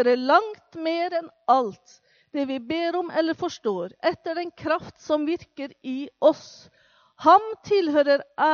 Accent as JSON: {"language": "Norwegian", "town": "Molde", "region": "Møre og Romsdal", "country": "Norway", "said": "Jeg er opprinnelig fra Molde."}